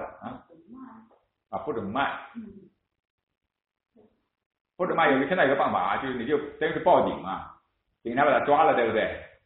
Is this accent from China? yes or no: yes; China; 但是我们中国人要偷一发十，偷一发百是吧？